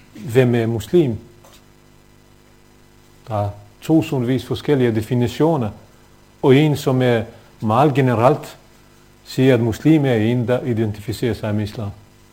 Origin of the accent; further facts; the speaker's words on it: Bosnia & Herzegovina; i Norge, Bosnien, som er mit oprindelsesland